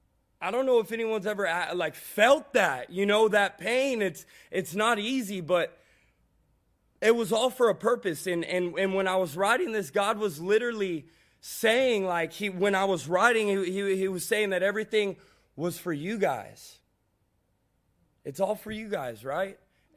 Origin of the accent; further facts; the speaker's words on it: California, United States; I'm from California